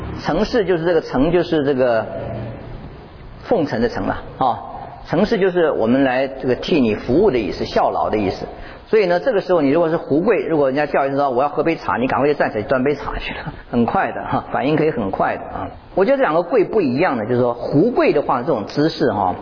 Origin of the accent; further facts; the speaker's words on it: China; 可是我们中国人还是习惯两个脚跪下去啊